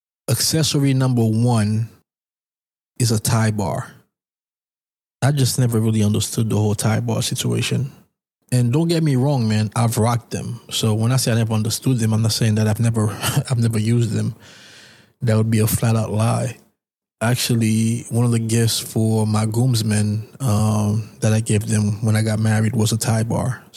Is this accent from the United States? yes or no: yes; Bronx, New York, United States; born there; people assume that because I was born in the Bronx, I'm a Yankees fan.